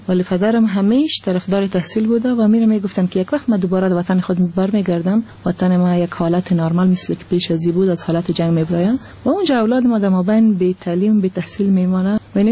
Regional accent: Afghanistan; moved away; بعد از افغانستان آمدیم

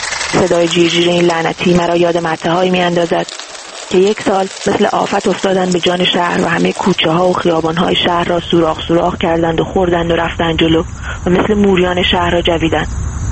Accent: Iran; moved away as an adult; من موقعی از ایران اومدم بیرون

